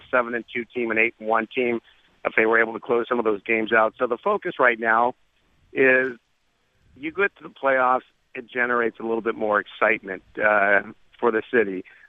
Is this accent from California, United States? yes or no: yes; San Diego, California, United States; But for me, I grew up in San Diego.